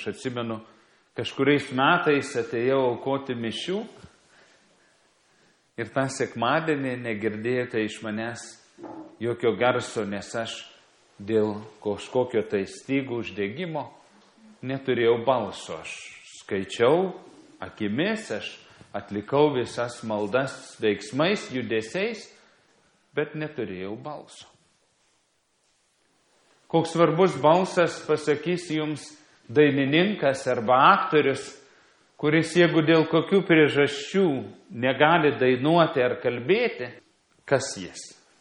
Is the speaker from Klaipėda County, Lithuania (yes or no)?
no; Panevėžys, Panevėžys County, Lithuania; Aš augau Panevėžyje, tai laikraštis, kurį skaitydavom, buvo Panevėžio balsas pasirodo.